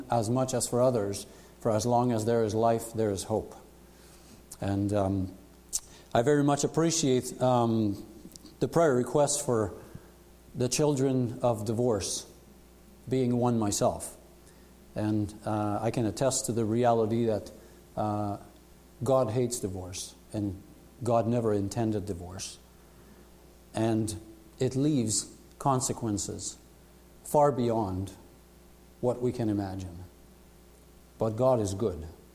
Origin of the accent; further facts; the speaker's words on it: Quebec, Canada; also born or lived in Ontario; I was deported out of Ontario at the age of 3 days. And they said, you go to Quebec because you don't belong here. So I grew up on the other side of the fence. So I speak a strange language sometimes called Fringlish. It's French and English.